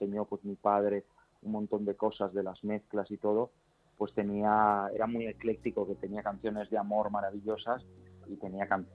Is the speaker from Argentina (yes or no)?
no; Barcelona, Catalonia, Spain; he vivido en muchísimos sitios a lo largo de mi vida, pero sí, soy de Barcelona.